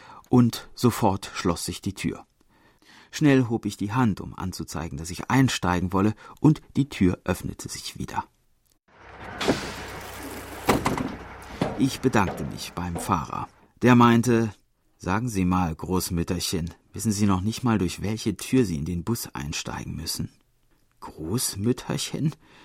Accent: Seoul, South Korea; Ich bin also als gebürtige Seoulerin vor einem Monat mit meinem Mann im Ruhestand in einen Vorort von Seoul gezogen.

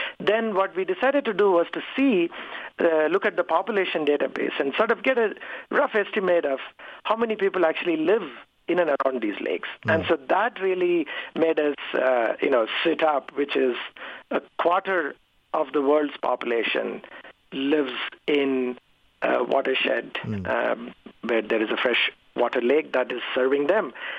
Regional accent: India; I mean, I grew up in India. You know, there were several lakes in every place that I grew up

